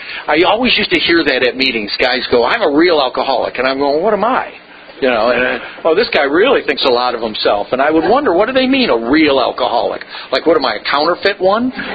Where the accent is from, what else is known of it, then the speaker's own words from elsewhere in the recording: St. Augustine, Florida, United States; We're actually from North Florida, over by St. Augustine.